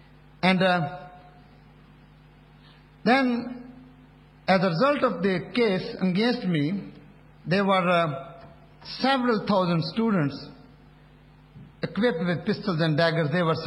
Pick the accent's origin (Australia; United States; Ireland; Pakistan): Pakistan; I was born in Pakistan in 1951. My parents were Christian. I grew up in Pakistan, a country which is predominantly Muslim, whose culture is Islamic.